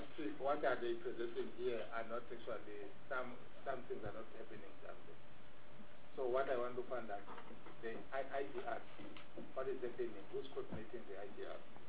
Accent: Ekurhuleni, Gauteng, South Africa; Not because I'm coming from Ewuruleni, even Chairperson.

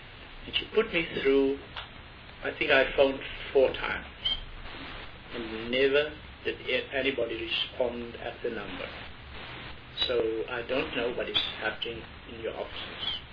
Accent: Eastern Cape, South Africa; I am from the Eastern Cape, and I see that something is going to happen in the Eastern Cape.

